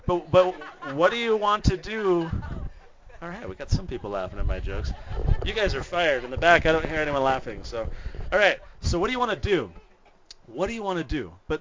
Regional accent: San Diego, California, United States; I grew up in San Diego, and that just wasn't a thing. In California, it wasn't really a thing back then.

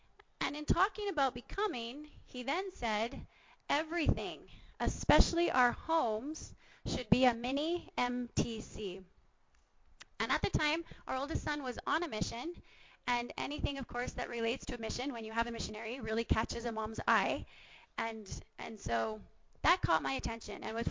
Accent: Canada; Okay, we're from Canada, so this was new for us.

